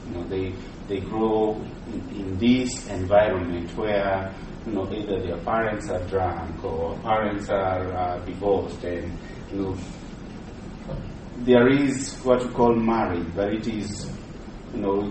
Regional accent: Nairobi, Kenya; I grew up in Mathare myself.

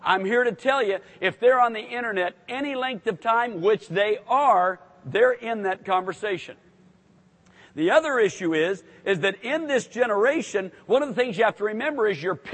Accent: Portland, Oregon, United States; even though I was raised in Portland, Oregon, at the time, about 1,200,000 people. So at that time, kind of a sizable metro area.

